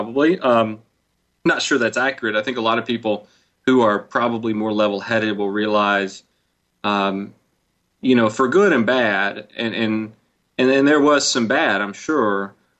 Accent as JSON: {"language": "English", "town": "Memphis", "region": "Tennessee", "country": "United States", "tie": "born or raised there", "also_born_or_lived": "Mississippi", "said": "I grew up around Memphis. Memphis has always been home. So even since I was living in Mississippi"}